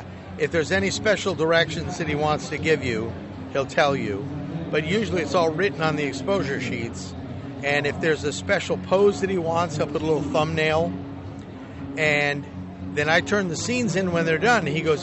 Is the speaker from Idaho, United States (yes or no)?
yes; Idaho, United States; I'm from Idaho, so we've got snow right now, too.